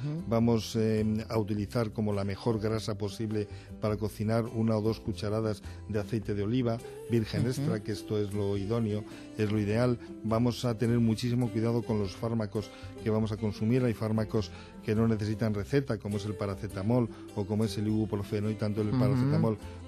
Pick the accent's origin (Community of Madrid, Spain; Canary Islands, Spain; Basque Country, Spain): Community of Madrid, Spain; Madrid; Soy también de Adalo de Bilbao, o sea, yo soy de Madrid.